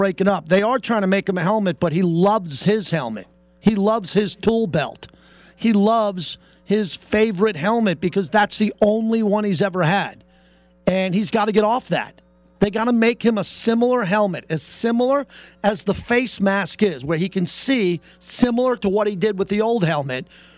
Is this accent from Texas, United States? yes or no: no; New York, United States; I'm from New York. Good pizza, man. I mean, Long Island, I grew up with the best pizza as a kid.